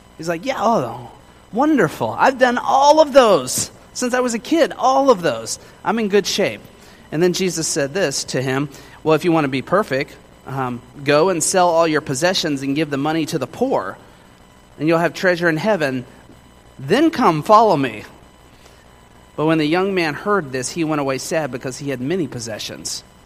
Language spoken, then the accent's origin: English; Moreno Valley, California, United States; Where I grew up in Moreno Valley, California, we had a foyer.